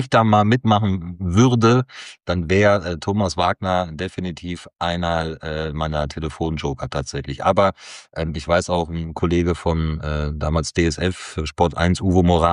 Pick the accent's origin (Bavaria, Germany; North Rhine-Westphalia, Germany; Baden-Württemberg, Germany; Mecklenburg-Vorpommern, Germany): North Rhine-Westphalia, Germany; Schloß Holte; bei der Tageszeitung Westfalenblatt in meiner Heimat Schloß Holte.